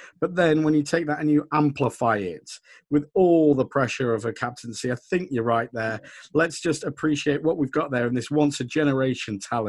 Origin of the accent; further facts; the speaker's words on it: England, United Kingdom; I know obviously we are English